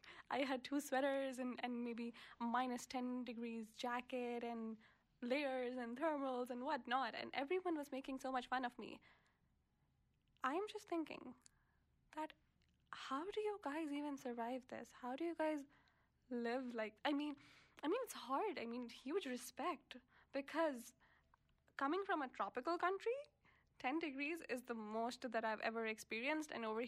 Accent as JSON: {"language": "English", "country": "Pakistan", "said": "you're listening to The BV Show. I am actually from Pakistan. I haven't told that yet."}